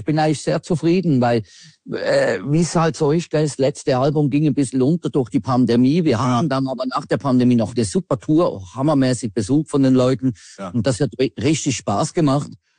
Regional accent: Switzerland; Es ist immer so ein bisschen, wir gehen dann als Schweizer zur Urne und stimmen ab.

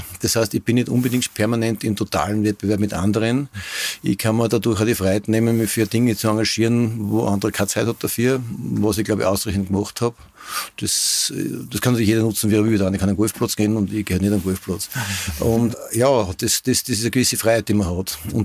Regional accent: Bad Ischl, Upper Austria, Austria; now in Bad Goisern, Austria; aufgewachsen bin ich in Ischl und seit 15 Jahren bin ich in Gäusern.

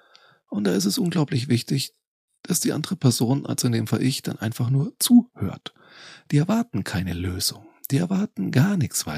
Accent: Bavaria, Germany; Hier in meiner Heimat Franken

